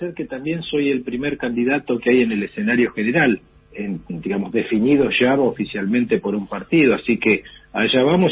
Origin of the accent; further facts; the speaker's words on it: El Huecú, Neuquén, Argentina; also born or lived in El Maitén; Y después me crié en Neuquén y me crié en un pueblito de la cordillera que se llama el Huecú, pueblito muy hermoso que está a 15 kilómetros de la frontera con Chile en plena cordillera de los Andes